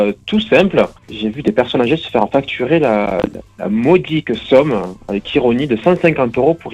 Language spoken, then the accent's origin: French; Cagnac-les-Mines, Occitanie, France; je suis précisément de Cagnac-les-Mines.